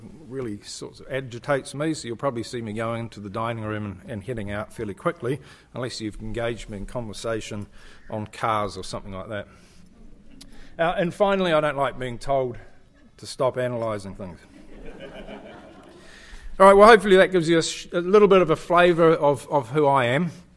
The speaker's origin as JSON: {"language": "English", "country": "New Zealand", "said": "the lady heard my accent and said, oh, where are you from? I said, well, from New Zealand."}